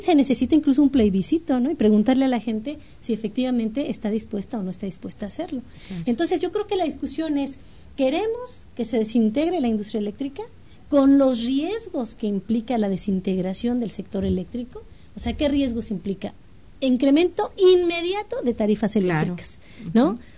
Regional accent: Mexico

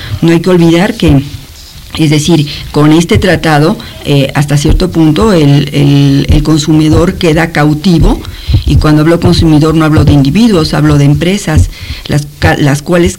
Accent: Mexico; todos sabemos perfectamente que somos los mexicanos los que tenemos salarios más bajos entre los tres países.

